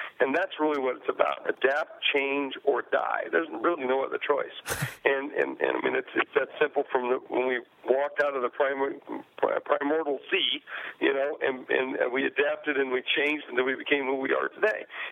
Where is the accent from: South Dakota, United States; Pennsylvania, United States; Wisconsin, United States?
South Dakota, United States; I'm from South Dakota originally